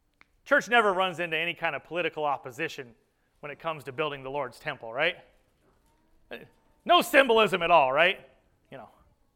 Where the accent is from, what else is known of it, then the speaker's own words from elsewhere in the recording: Montana, United States; You know, Haggai, you know, I'm from Montana. I say bag and pop.